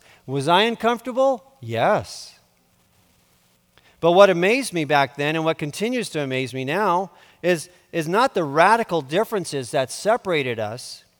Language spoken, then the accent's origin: English; South India, India; a Christian, an Indian, and a former rock musician. Not sure all that fits together, but there it is. I grew up in South India and lived within a particular subculture of my particular urban Indian melting pot.